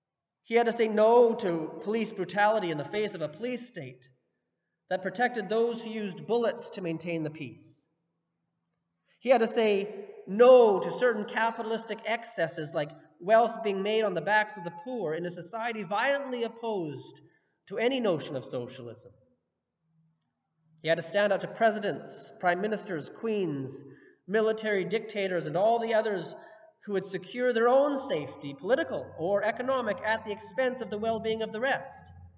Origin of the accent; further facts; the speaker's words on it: Canada; partly because we're Canadian.